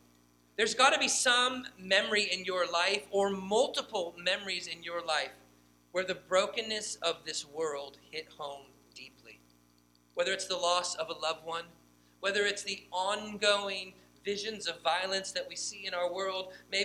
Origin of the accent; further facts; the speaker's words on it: California, United States; I'm from Northern California, so when I think of the wilderness, I think of the great outdoors.